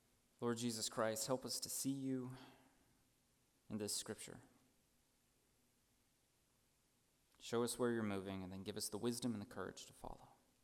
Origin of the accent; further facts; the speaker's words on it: Texas, United States; I'm from Texas. Try saying Waxahachie when you see it.